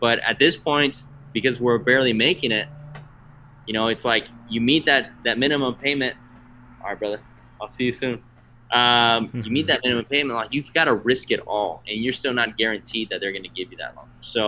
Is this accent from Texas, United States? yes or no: yes; Texas, United States; Texas, I came back to my roots, but I'm not from Austin. I'm from the Valley. Once again, I lived in San Antonio for a bit, but you know, we're Austin and San Antonio, two worlds apart.